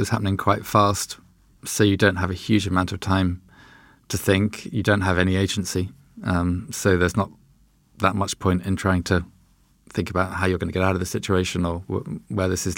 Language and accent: English; United Kingdom; I'm convinced that being British in Tehran is more of a liability than being Jewish.